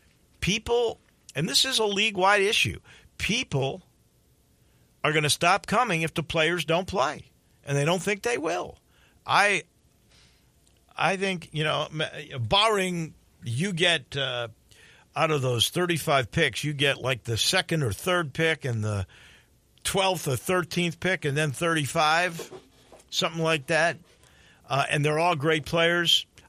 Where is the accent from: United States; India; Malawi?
United States; Midwest; Now, I grew up in Big Ten country.